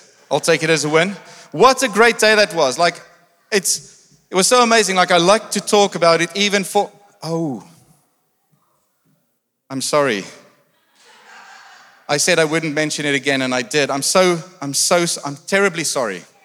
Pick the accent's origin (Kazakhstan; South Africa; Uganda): South Africa; now in United Kingdom; I'm from South Africa originally, and I now live in the UK.